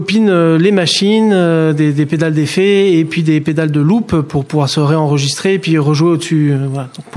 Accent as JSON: {"language": "French", "town": "Vichy", "region": "Auvergne-Rhône-Alpes", "country": "France", "tie": "born or raised there", "said": "Donc moi je suis né à Vichy, à QC, j'ai grandi"}